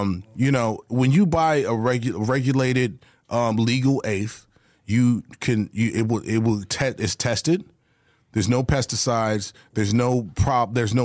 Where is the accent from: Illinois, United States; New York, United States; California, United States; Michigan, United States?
Michigan, United States; Detroit; I was on the east side, Seven Mile in Healy.